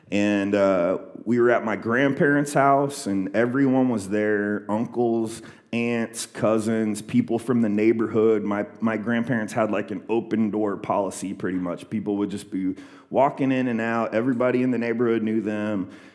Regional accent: Ohio, United States; yeah, we're from Ohio, so it wasn't the South.

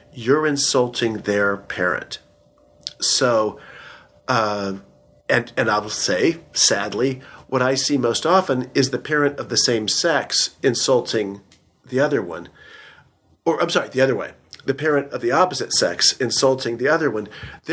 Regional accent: Midwest, United States; And I'm from the Midwest originally, so I spent the first, few decades of my life walking on solid ground.

